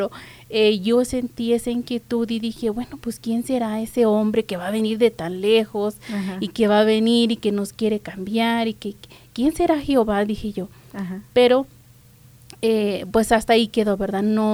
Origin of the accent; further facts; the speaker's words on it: Durango, Mexico; also born or lived in Torreón; ¿verdad? Como ya lo dijiste, yo soy de México. Nací en Torreón, Coahuila. pero fui criada junto con mis hermanos en un ranchito que está, digamos, a las afueras de Gómez Palacio, Durango.